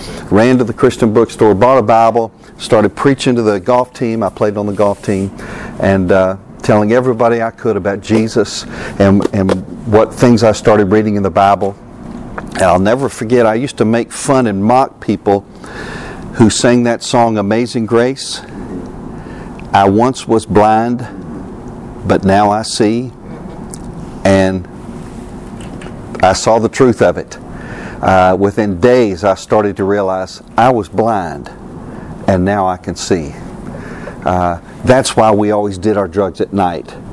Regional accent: Harriman, Tennessee, United States; also born or lived in Knoxville / Johnson City / Newport; I was born in Knoxville, moved to Johnson City, Newport, Harriman, went to high school at Harriman

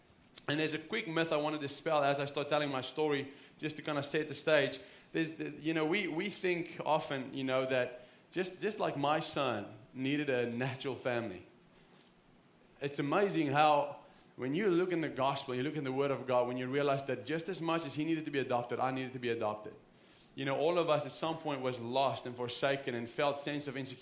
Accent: South Africa; first language Afrikaans; English is a second language; You may know I'm from South Africa, but you know, I was born in South Africa to an Afrikaans family

